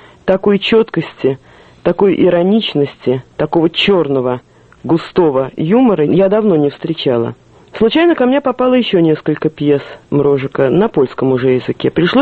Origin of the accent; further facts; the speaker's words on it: Moscow, Russia; я коренная москвичка.